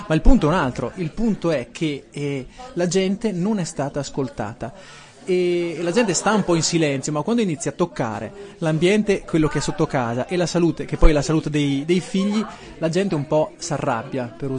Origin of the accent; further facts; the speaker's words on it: Trentino-Alto Adige, Italy; ma noi in fondo come Trentino siamo uno Stato nello Stato, che richiama ad altre cose sono Stato nello Stato. Ecco, e diciamo che esiste secondo me un problema di rapporti incestuosi. Allora, sarà forse che siamo pochi, siamo 500.000 anime in questo territorio